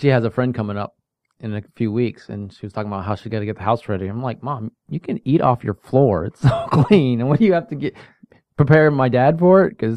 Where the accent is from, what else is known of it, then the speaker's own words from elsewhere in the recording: California, United States; now in Florida, United States; I grew up in California, and there's cows on the hills or mountains. Some people here probably call them mountains because we live in Florida now, and everything's flat.